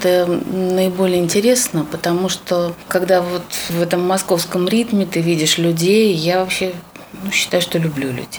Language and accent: Russian; Siberia, Russia; потому что я из Сибири, и для меня, в общем, это абсолютно нормально